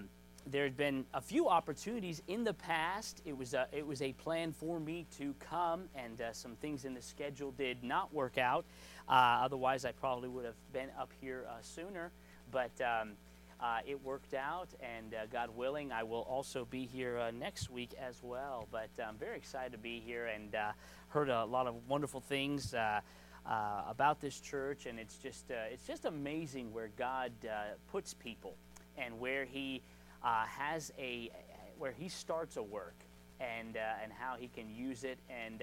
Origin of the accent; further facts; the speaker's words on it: Las Vegas, Nevada, United States; I was actually born and raised in Las Vegas, Nevada. I am not from this area, but I'm from the West Coast. I was born and raised there, and I lived in Las Vegas up until my senior year of high school.